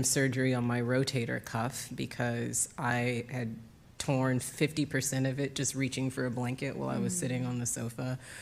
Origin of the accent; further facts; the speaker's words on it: the South, United States; I come from the South, so it's an additional layer of friendliness that often gets taken as flirtation